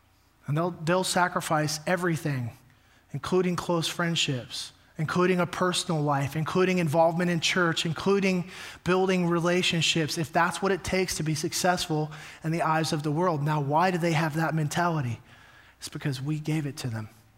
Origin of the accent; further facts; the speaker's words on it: Texas, United States; I'm from Texas, all my family lives there.